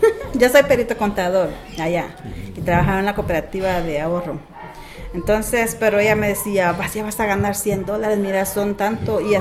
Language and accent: Spanish; Chiquimula, Guatemala; now in United States; Chiquimula, departamento Chiquimula, que es Altepeque, departamento de Chiquimula.